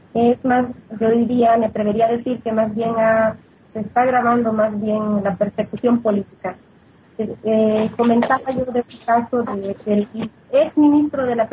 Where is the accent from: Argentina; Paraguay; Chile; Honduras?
Honduras; para agradecerles de antemano como hondureña la solidaridad